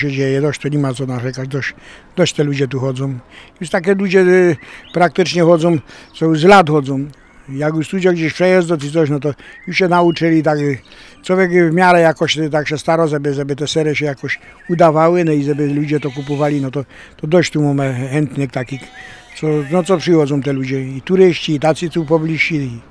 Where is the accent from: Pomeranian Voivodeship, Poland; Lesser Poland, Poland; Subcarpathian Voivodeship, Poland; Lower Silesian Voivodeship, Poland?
Lesser Poland, Poland; Rzepiska; pochodzę ze Rzepisk.